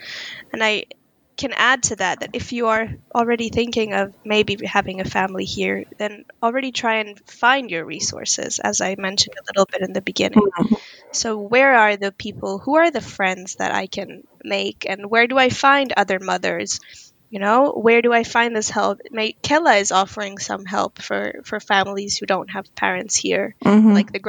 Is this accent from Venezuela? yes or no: no; Israel; And of course, myself, who I'm originally from Israel, as I mentioned.